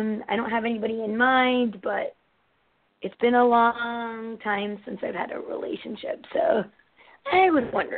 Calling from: Connecticut, United States; Connecticut.

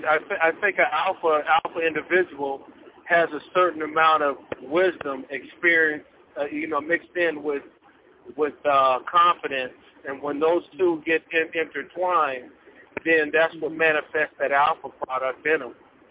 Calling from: Arkansas, United States; Yes, I'm calling from Arkansas.

